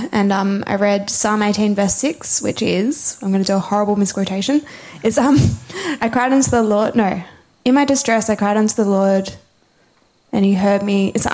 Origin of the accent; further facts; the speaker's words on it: Morley, Western Australia, Australia; from Morley, if you don't know me.